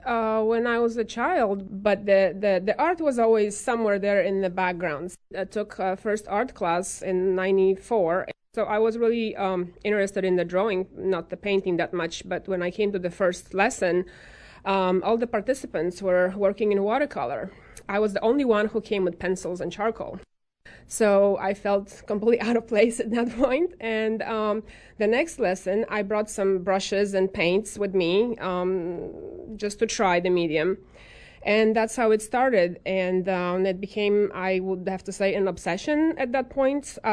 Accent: Poland; moved away as an adult; also born or lived in Iowa; now in College Station, United States; I'm originally from Poland, came to the States almost 20 years ago, lived in Iowa for about 15, and here in College Station 4.5 years

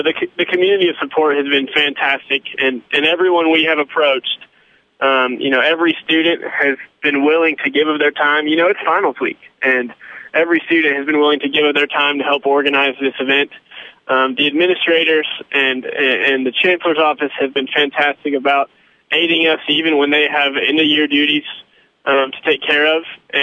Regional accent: Lorena, Texas, United States; My hometown is actually Larina, Texas, which is just a few miles away from West.

